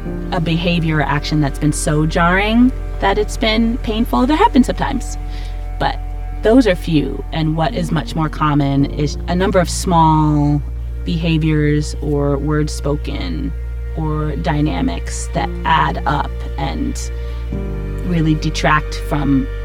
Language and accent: English; New York, United States; So I grew up in New York in kind of the suburbs, rural area, almost rural area. My parents are from Jamaica, and they're from a rural background.